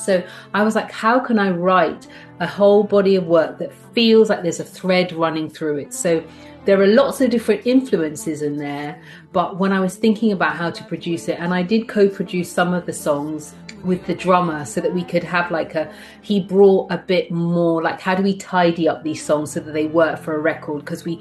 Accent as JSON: {"language": "English", "region": "London", "country": "United Kingdom", "tie": "born there", "said": "I was born in London. My father was in exile for 30 years, where he met my mother, who's Jamaican. This is why my accent is like this."}